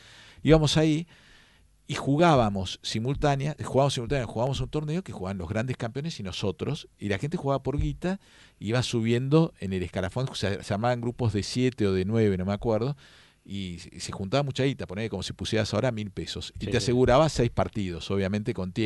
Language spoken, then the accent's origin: Spanish; Argentina; Porque te digo, nosotros Argentina tenemos 400, no tenemos, viste, somos c